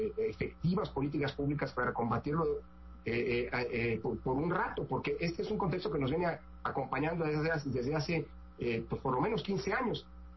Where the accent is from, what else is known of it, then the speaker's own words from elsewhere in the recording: Mexico; No es que esté mal que lo diga yo lo digo como mexicano